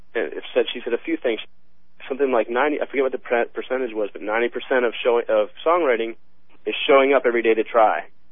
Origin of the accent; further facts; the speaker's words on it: St. Louis, Missouri, United States; I grew up in St. Louis.